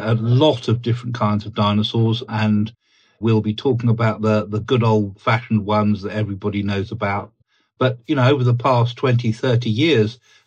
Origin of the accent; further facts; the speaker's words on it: South East England, United Kingdom; quite close to where I grew up in Sussex, in the Weald of Sussex